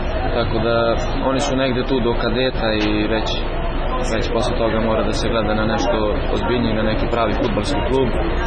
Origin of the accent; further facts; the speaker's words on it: Kragujevac, Šumadija, Serbia; dolazim iz Kragujevca, naravno iz Velikog Polja, to je Grošnice.